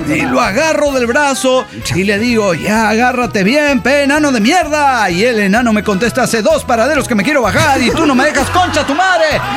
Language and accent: Spanish; Ecatepec de Morelos, State of Mexico, Mexico; de Ecatepec de Morelos